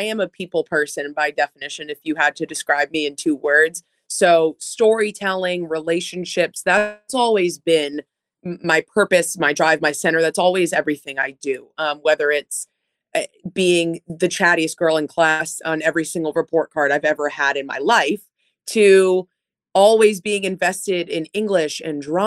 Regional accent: Boston, Massachusetts, United States; I was raised in Metro Boston on the Marathon Line.

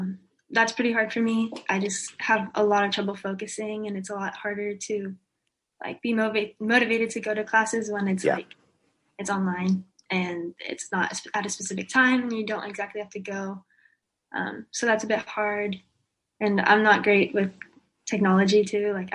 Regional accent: Sacramento, California, United States; I'm from Sacramento.

